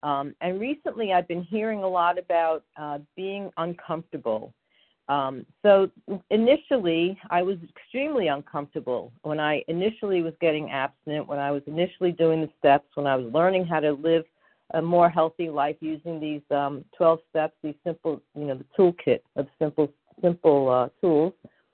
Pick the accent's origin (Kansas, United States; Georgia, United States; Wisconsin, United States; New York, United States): New York, United States; I'm from New York, and so I use humor and I use sarcasm to deflect